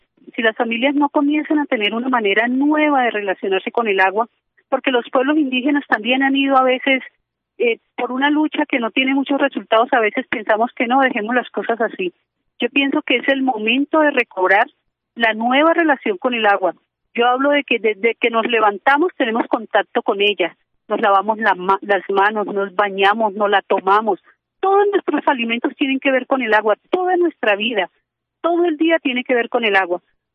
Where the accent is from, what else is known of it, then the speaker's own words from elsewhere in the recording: Colombia; Yo no soy propiamente de una comunidad indígena, pero he vivido en medio de ellos. Soy colombiana y tenemos raíces indígenas, todos los colombianos y las colombianas.